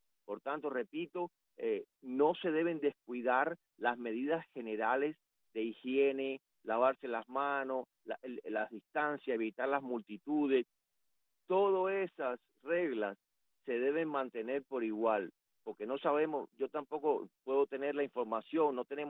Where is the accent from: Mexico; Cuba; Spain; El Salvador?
Cuba; como médico y como cubano